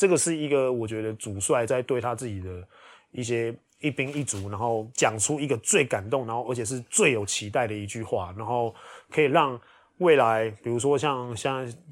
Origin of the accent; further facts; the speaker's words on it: Hualien County, Taiwan; 对，我的故乡，这、就是、哦、其实蛮难过的。